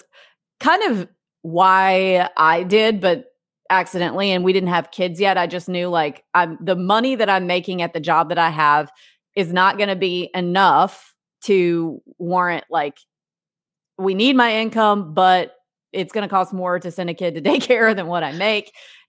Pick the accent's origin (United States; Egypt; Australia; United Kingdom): United States; Mississippi; I was familiar with it because I grew up in North Mississippi. So we went there growing up and then down here to Destin in the summertime.